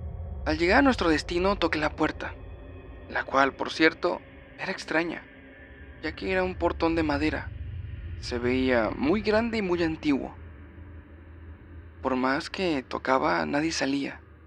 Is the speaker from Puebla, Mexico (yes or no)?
yes; Puebla, Mexico; Soy de Puebla